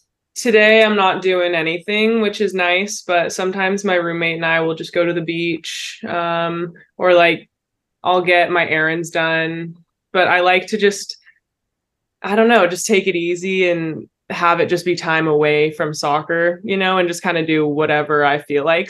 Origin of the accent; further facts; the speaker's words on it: California, United States; now in Los Angeles, United States; I'm from Northern California, so not too far from home, which is really nice. My parents can come down and watch my games, which has been great. I do miss the Bay Area a little bit